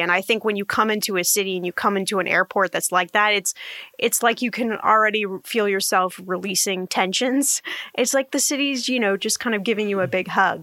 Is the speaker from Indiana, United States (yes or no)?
yes; Indianapolis, Indiana, United States; Hoosier is me. That's my best answer. I was born in Indianapolis and I'm a Hoosier.